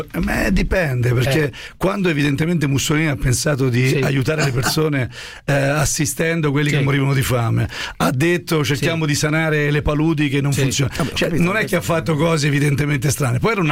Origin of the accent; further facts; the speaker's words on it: Tuscany, Italy; Io sono toscano.